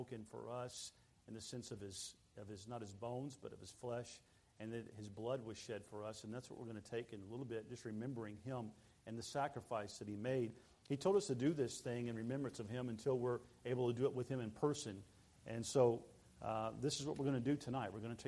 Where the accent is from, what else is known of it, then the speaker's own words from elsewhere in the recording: Texas, United States; "Listening to your voice, you're either from Oklahoma or Texas." And I said, "I'm from Texas."